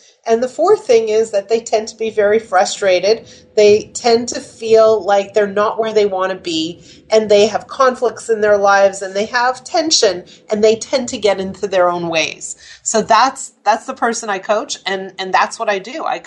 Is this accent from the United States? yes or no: no; Montreal, Quebec, Canada; when I grew up in Montreal